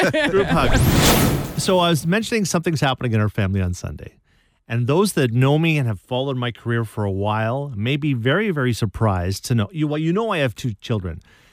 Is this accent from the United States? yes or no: no; Saskatchewan, Canada; I was like, I grew up in Saskatchewan.